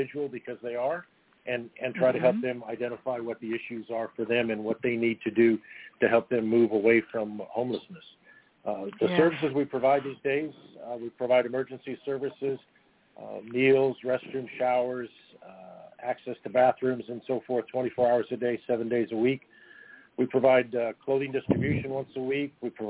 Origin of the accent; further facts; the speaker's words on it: Venice, California, United States; Well, Marcia, I'm a West Sider. I was born and raised in Venice, California. My family's been on the west side of L.A. for a couple, three generations.